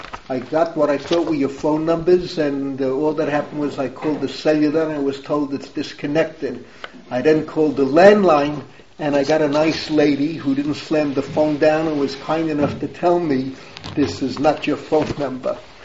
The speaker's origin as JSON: {"language": "English", "town": "New York City", "region": "New York", "country": "United States", "tie": "born or raised there", "said": "We grew up in the Bronx, and Adi, you can't even start to understand this. There were over a million Jews."}